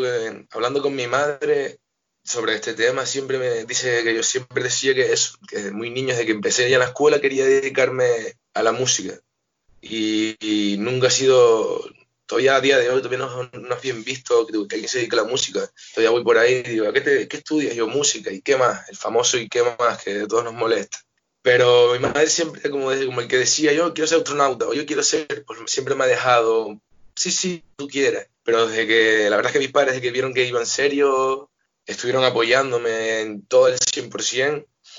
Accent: La Palma, Canary Islands, Spain; yo soy de La Palma, y en La Palma nunca ha habido fagot

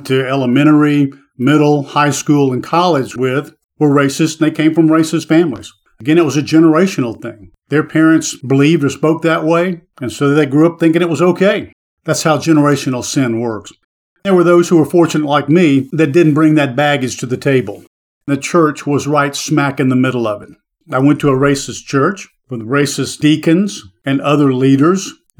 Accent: the South, United States; I grew up in the South in a world of unbelievable racism and hatred of whites toward blacks.

